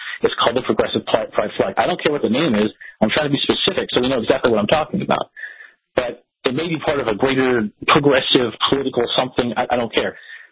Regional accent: Oregon, United States; It's an ideology that I actually saw forming as I grew up in Oregon

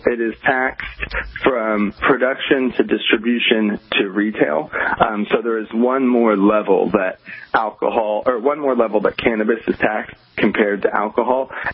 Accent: Oklahoma, United States; which coming from the Midwest, where I'm from Oklahoma, I've seen homeless. I've never seen it like the levels we have in Los Angeles.

